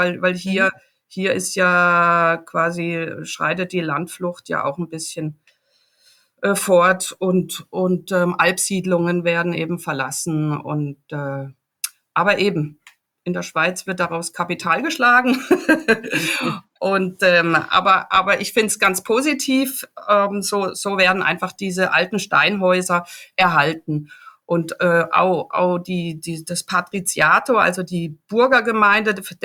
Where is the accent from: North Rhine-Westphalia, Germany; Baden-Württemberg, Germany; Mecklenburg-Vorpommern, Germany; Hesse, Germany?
Baden-Württemberg, Germany; Am Anfang hast du mich als jemand vom Bodensee vorgestellt und ich komme aus dem Dreiländereck, also von der grünen Grenze Basel.